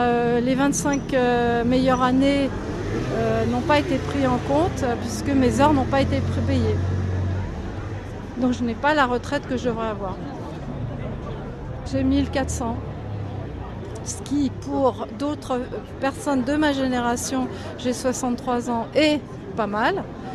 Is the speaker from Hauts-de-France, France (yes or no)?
no; Paris, Île-de-France, France; alors je suis parisienne